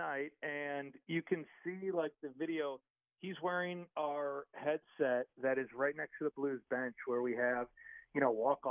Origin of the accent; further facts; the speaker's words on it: Chicago, Illinois, United States; And I grew up in Chicago, a huge Bears fan, so it pains me to say this